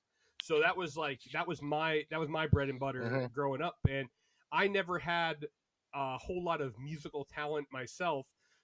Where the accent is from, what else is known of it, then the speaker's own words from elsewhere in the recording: New Jersey, United States; I always tell people when they ask, "Oh, where'd you grow up?" I have two standard answers. One is anywhere from 25 minutes to 3.5 hours from Manhattan, depending on traffic. And the other answer is always, have you seen The Sopranos? That's where I grew up.